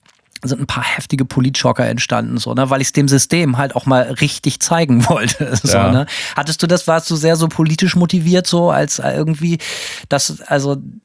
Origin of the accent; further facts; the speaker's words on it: Bremen, Germany; da habe ich mir meine Akustikgitarre auf den Rücken geschnallt und bin bei uns in Bremen ans Weserwehr gefahren